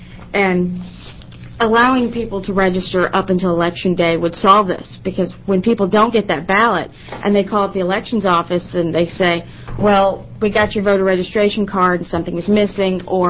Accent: Gresham, Oregon, United States; I'm here from Gresham, Oregon

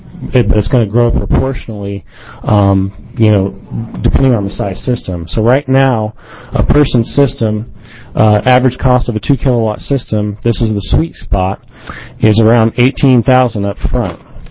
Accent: Corvallis, Oregon, United States; I'm from Corvallis.

